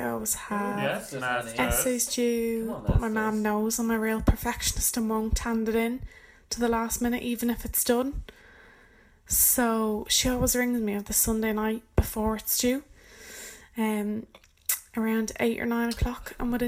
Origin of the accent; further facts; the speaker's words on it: Dublin, Leinster, Ireland; moved away as an adult; now in London, United Kingdom; I'm from Dublin. I now live in Southeast London.